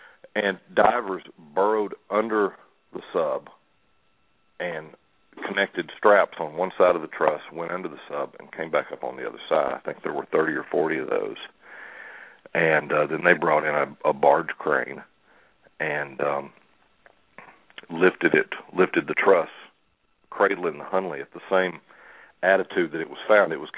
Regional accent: Tennessee, United States; I'm from Tennessee, and I was living in Nashville

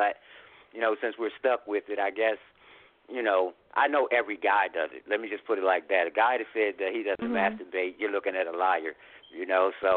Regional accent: Washington, District of Columbia, United States; I hail from Washington, D.C.

